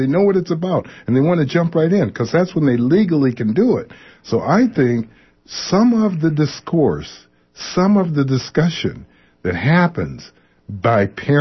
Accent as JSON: {"language": "English", "town": "Los Angeles", "region": "California", "country": "United States", "tie": "born or raised there", "said": "I know from a number of families in neighborhoods that I grew up in Los Angeles, when I was young"}